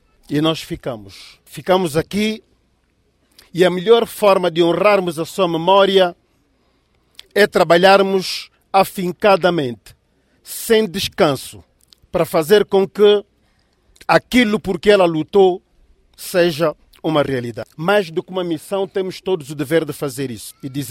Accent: Cabinda, Angola; Uma família que começa de Cabinda, de onde eu venho, e se espalha por todo o país.

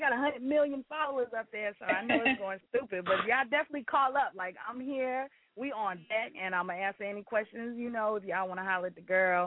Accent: United States; I'm from Carolina, and I'm Carolina all day.

